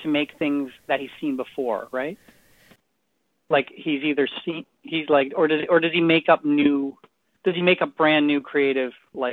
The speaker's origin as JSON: {"language": "English", "country": "United States", "lives_now": "Canada", "said": "So if I live in Canada and, you know, and I'm an American."}